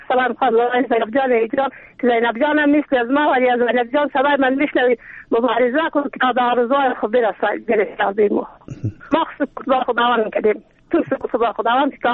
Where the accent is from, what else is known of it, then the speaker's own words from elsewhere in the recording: Afghanistan; ما زن افغانیم